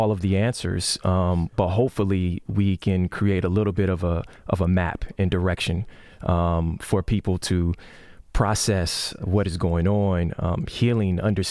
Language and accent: English; Los Angeles, California, United States; I'm born and raised in Los Angeles